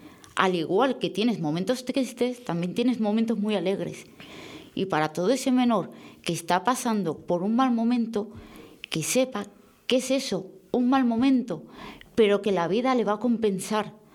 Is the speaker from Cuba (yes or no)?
no; Valencia, Valencian Community, Spain; Yo he nacido en Valencia y entré en el sistema con 5 añitos hasta los 18.